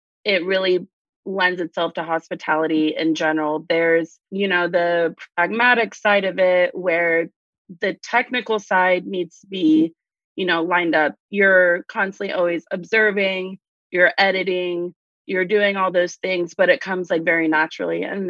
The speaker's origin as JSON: {"language": "English", "region": "Arkansas", "country": "United States", "tie": "born or raised there", "said": "I grew up in Arkansas. A lot of folks there didn't know really what Persian food meant."}